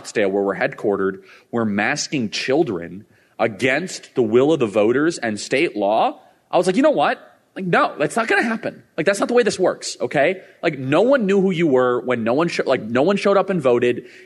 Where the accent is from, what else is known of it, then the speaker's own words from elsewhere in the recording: Scotland, United Kingdom; I'm a Scot, and we don't forget, right?